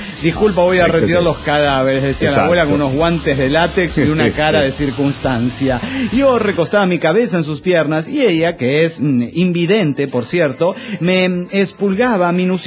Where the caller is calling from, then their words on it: Tecámac, State of Mexico, Mexico; de Tecamac